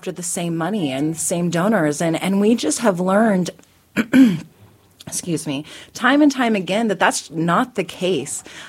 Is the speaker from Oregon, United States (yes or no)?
yes; Oregon, United States; I grew up on the Oregon coast